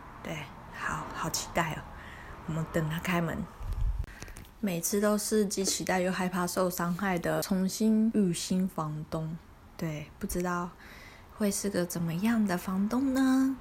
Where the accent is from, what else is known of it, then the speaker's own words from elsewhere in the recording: Taiwan; 我从台湾来的。